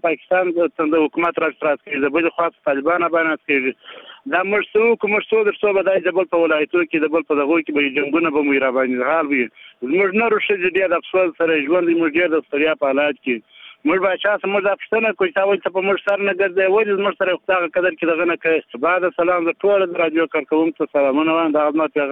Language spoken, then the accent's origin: Pashto; Sangin, Helmand, Afghanistan; now in Panjwayi, Afghanistan; زه د هلمند سنګین ولسوالۍ یم. دلته دم درالو پنجوایي کې ماجر یم.